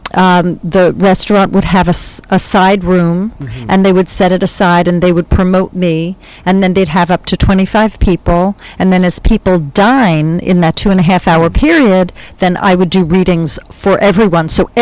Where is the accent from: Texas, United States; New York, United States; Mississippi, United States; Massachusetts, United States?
New York, United States; I'm from Long Island, and I was a social worker, clinically trained